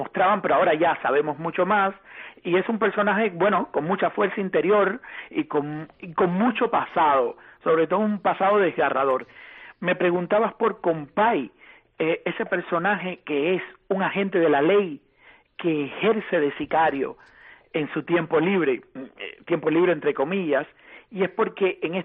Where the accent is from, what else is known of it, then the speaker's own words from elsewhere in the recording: Cuba; moved away; muchas veces salimos de Cuba pensando en que de alguna manera nos desestructuraron, y a resultas de ello tenemos un país muy dividido